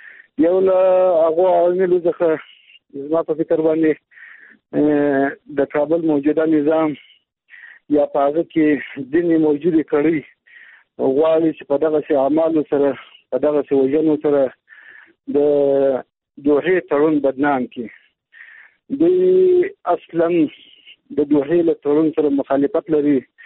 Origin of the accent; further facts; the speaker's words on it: Afghanistan; د خپل هم د یو افغان په حیث باندې یو تشویش لرم.